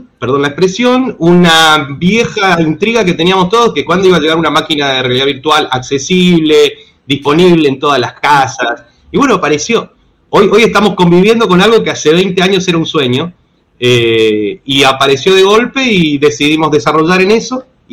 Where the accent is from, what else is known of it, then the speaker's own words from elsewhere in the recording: Chaco, Argentina; now in Buenos Aires, Argentina; soy un chaqueño que vino y se exilió aquí en la ciudad de Buenos Aires